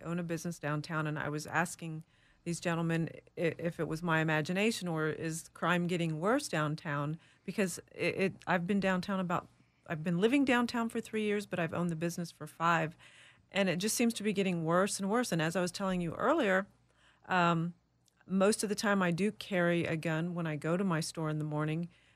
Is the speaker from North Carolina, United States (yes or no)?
yes; North Carolina, United States; I grew up in North Carolina.